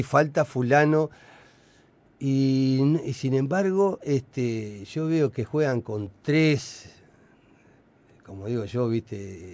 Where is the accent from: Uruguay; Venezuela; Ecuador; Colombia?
Uruguay; Que eso es lo que aspiro como uruguayo que soy.